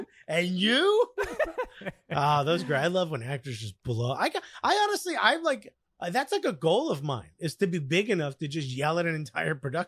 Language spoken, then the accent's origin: English; Newark, New Jersey, United States; I grew up in Newark, folks.